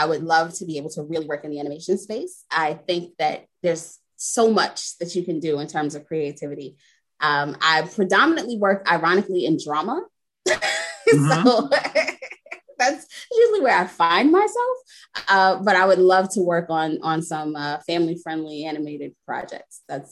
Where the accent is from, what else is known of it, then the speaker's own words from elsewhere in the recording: New York City, New York, United States; I am not originally from Delaware, originally from New York City, but I'm a bit of a nomad, so I've been everywhere.